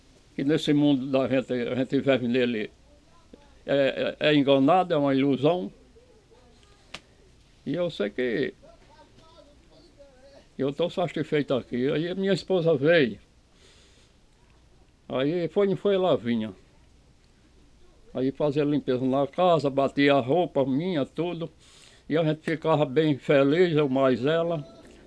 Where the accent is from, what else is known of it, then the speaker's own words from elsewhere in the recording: Lagoa de Serra, Brazil; born there; eu não vou para Belém, porque eu nasci aqui em Lagoa de Serra. Minha vida é com cavalo, é com gado, e é o que eu gosto na minha vida.